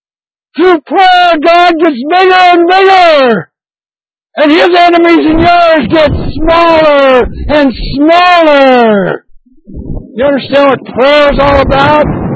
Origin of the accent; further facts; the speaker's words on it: Wolf Creek, United States; When I was a little kid growing up in Wolf Creek